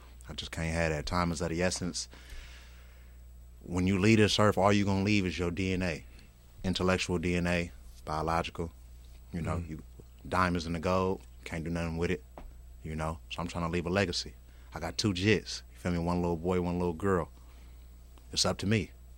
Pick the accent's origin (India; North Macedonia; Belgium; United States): United States; East Palo Alto, California; But, you know, I ain't from Oakland, though. I'm from actually from East Palo Alto.